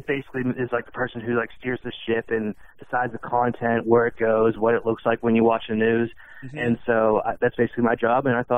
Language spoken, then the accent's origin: English; Pittsburgh, Pennsylvania, United States; Yes. So I'm from Pittsburgh.